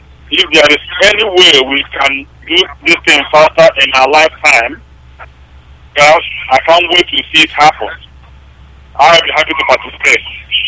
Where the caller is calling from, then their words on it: Maryland, United States; I'm calling from Maryland.